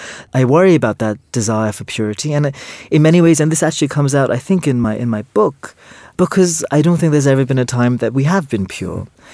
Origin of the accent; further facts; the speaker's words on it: India; now in New York, United States; I'm Indian, not only of ancestry and heritage, but also still of citizenship. It's a country I feel very attached to. Though I live in New York and have lived in New York most of my life, I think of myself as an Indian in New York.